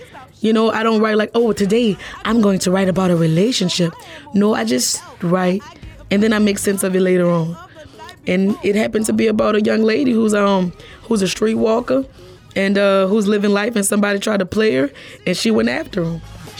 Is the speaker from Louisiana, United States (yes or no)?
yes; New Orleans, Louisiana, United States; I just started telling a story of what it was like growing up in New Orleans for me.